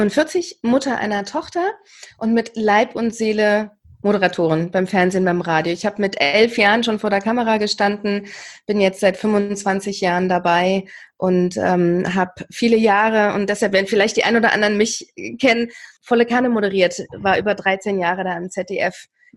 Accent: East Germany, Germany; ich komme ja aus dem Osten, also aus der ehemaligen DDR

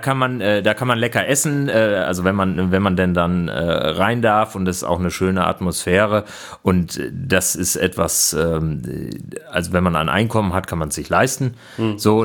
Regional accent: Bielefeld, North Rhine-Westphalia, Germany; Also wo in meiner Stadt, ich komme aus Bielefeld, kulinarisch genossen wird

